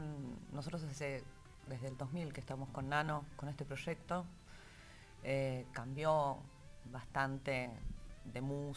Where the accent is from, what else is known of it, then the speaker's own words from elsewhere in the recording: Buenos Aires, Argentina; Y aparte somos músicos de Buenos Aires